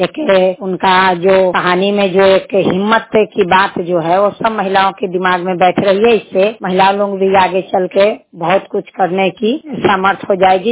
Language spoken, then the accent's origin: Hindi; Husaina, Bihar, India; नमस्ते, मैं वैशाली जिले के भगवानपुर प्रखंड की हुसैना पंचायत की रहने वाली हूँ। … हुसैना पंचायत से बोल रही हूँ।